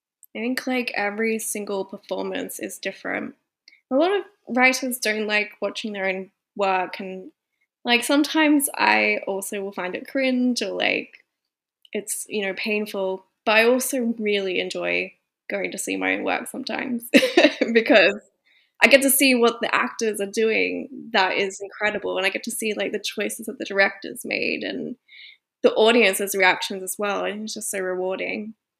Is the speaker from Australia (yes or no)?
yes; Australia; I grew up in Australia where diversity is just like rarely a thing.